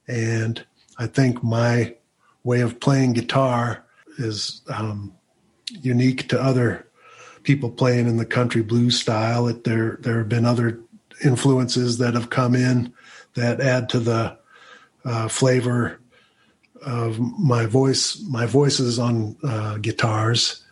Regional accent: East Chicago, Indiana, United States; I was born in East Chicago, Indiana, and that's an old steel mill town, and my first memories were there. It's kind of a town that's beyond its prime, but what was cool about it and what I love about where I'm from

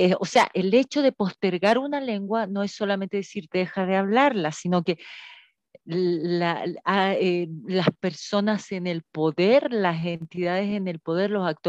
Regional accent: Chuquicamata, Antofagasta, Chile; soy chilena, soy del norte de Chile, de un lugar que se llama Chuquicamata, que es la mina a rajo abierto más grande del mundo, mucha gente la conoce así.

